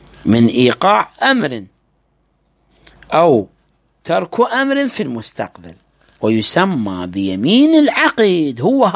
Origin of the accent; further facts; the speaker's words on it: Iraq; هاي عندنا بالعراق